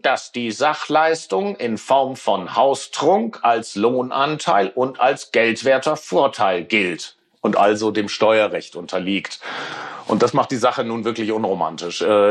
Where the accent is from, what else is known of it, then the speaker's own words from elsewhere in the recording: North Rhine-Westphalia, Germany; Ich bin im Ruhrgebiet aufgewachsen